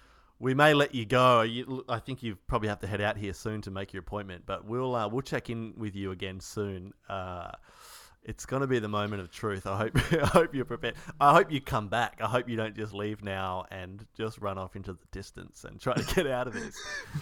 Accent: Australia; moved away; being an Australian and living here

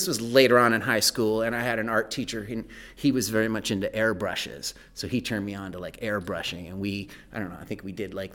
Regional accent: LeGrand, Iowa, United States; now in Des Moines, United States; We're in Des Moines, Iowa at the moment. I grew up in LeGrand, Iowa, which is 60 some miles east.

